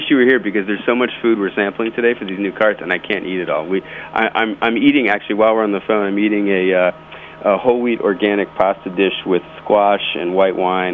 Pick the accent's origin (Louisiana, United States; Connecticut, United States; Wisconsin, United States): Connecticut, United States; Hartford; I'm from the Northeast myself. I'm from Hartford